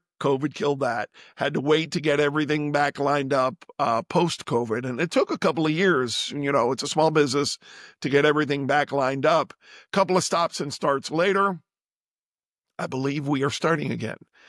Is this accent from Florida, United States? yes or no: yes; Florida, United States; now in Savannah, United States; you can count on me being in Florida. It's my home state. I have family down there.